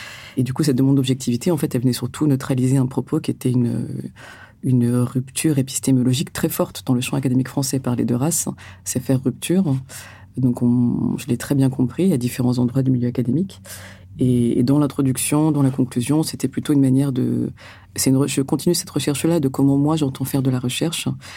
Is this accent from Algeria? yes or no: yes; Algeria; je suis algérienne, moi, à ce moment-là, en fait.